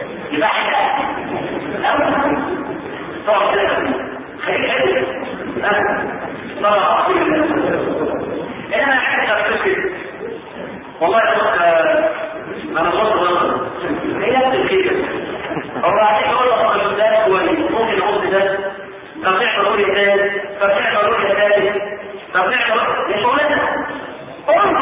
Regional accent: Egypt; احنا كمصريين

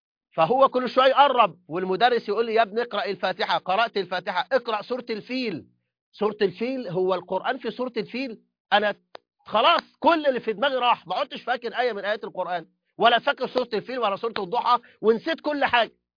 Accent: Mansoura, Dakahlia, Egypt; كنت طفلا صغيرا في الصف الرابع الابتدائي، وفي اليوم الأول للدراسة، وكان البيت عندنا في قريتي في المنصورة بجوار المدرسة

